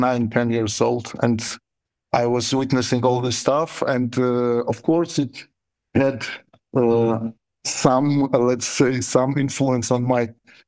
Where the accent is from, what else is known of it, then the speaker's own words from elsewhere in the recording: Georgia; I was born in Georgian Republic, a part of Soviet Union.